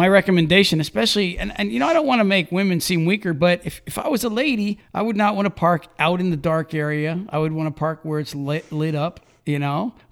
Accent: Georgia, United States; If I got a license for it in my home state, which is Georgia, is that going to be valid in other states?

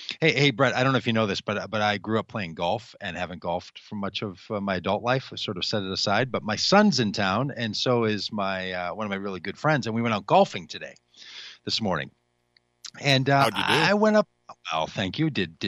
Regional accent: Golden Valley, Minnesota, United States; I grew up in Golden Valley, learned to play golf over at Brookview Golf Course.

